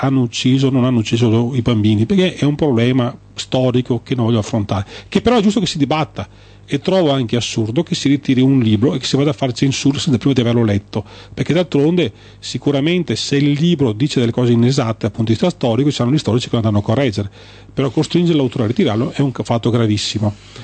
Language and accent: Italian; Marostica, Veneto, Italy; born there; io che vivo a Marostica, sono nato a Marostica